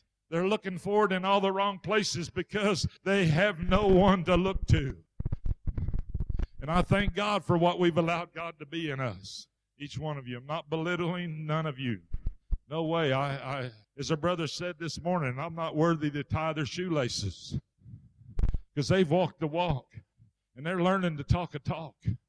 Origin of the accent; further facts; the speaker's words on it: Arizona, United States; She was from Oklahoma and I was from Arizona. She was raised in a different atmosphere than I was raised in. I had a mindset that was geared to the Western way of life